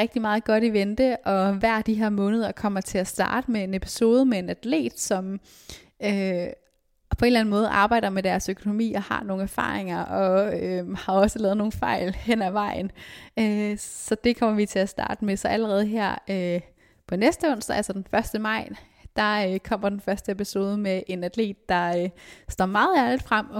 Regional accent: Aarhus, Central Denmark Region, Denmark; da jeg så i min hjemby i Aarhus

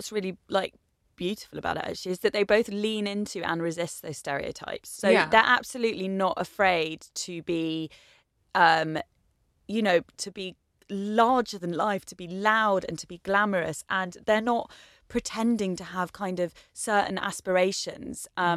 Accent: East of England, United Kingdom; born or raised there

